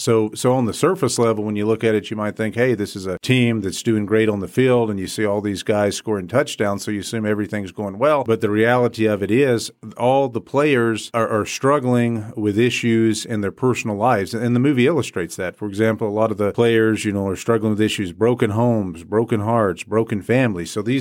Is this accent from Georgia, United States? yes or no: no; Abilene, Texas, United States; So I'm from Abilene. Abilene's my hometown, and I'm definitely proud to be from Abilene.